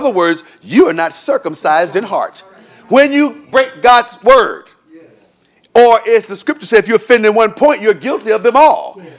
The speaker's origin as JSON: {"language": "English", "region": "Michigan", "country": "United States", "tie": "born there", "said": "I know I was born in Michigan in General Hospital. Oh, no, it's called Herman Kiefer."}